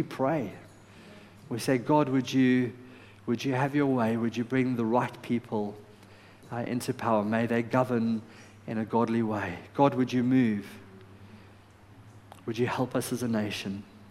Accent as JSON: {"language": "English", "country": "South Africa", "said": "I'm South African."}